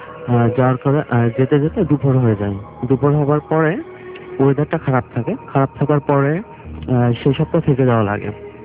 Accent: Jessore, Khulna Division, Bangladesh; আমার গ্রামের বাসা যশোর

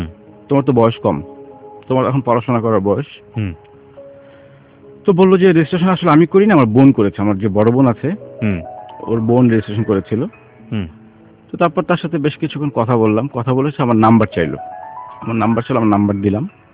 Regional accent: Dhaka, Dhaka Division, Bangladesh; আমার জন্ম ঢাকাতেই, বাবা গভর্নমেন্ট জব করতেন, সেই হিসেবে মতিঝিল এজিবি কলোনিতে বড় হয়ে ওঠা। পড়াশোনা করেছি মতিঝিল মডেল হাই স্কুল।

